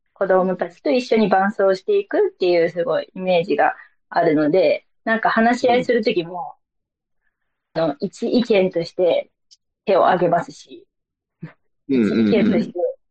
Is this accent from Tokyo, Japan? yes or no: yes; Tokyo, Japan; now in Kochi, Japan; 私も東京出身だから川でね、遊んだ記憶もなかったですし